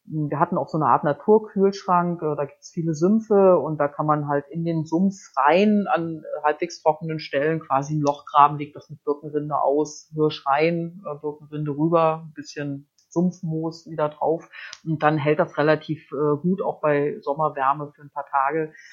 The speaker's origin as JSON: {"language": "German", "region": "Baltic coast", "country": "Germany", "tie": "born or raised there", "said": "Ich bin ja an der Ostsee aufgewachsen und angeln. Also ich bin auch mit der Angel in der Hand geboren, so ungefähr."}